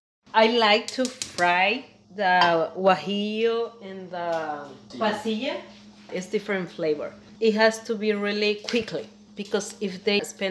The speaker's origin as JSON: {"language": "English", "region": "Jalisco", "country": "Mexico", "said": "Like, I'm from Jalisco, so we make mole"}